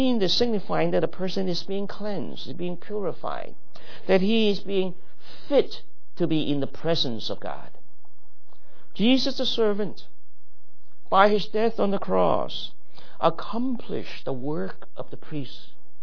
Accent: China; you and I, we come from the Chinese history and background and culture.

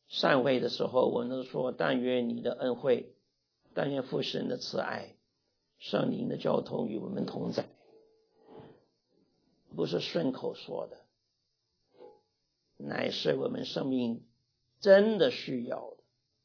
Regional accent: Guangdong, China; 我们广东人说咬根牙根，我不晓得普通话有没有这一个话

